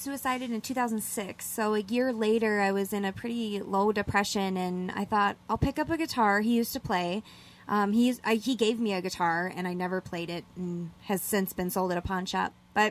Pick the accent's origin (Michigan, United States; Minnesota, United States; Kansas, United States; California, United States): Minnesota, United States; Duluth; I was born and raised in Duluth, but my mom and dad's family, all from Mellon, Marengo, Ashland area.